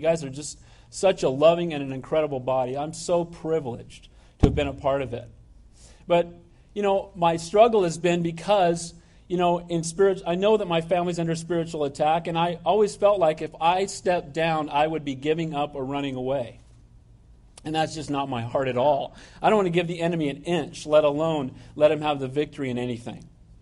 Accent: Santa Cruz, California, United States; I grew up in Santa Cruz. I thought, wow, God's bringing me back and I'm going to spend the rest of my life here.

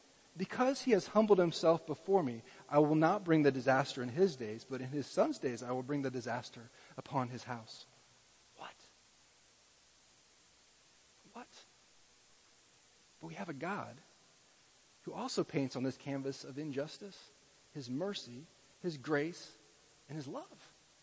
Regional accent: United States; the way I grew up in America, it's way easier for me to go on the love and the mercy side

